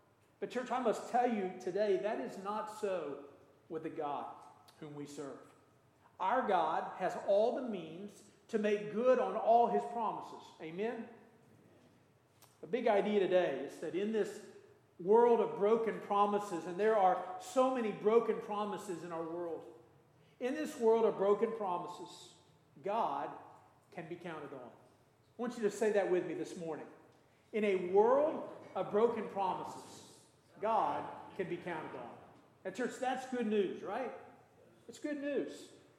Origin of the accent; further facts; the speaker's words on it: Marion, Illinois, United States; died in my hometown of Marion, Illinois.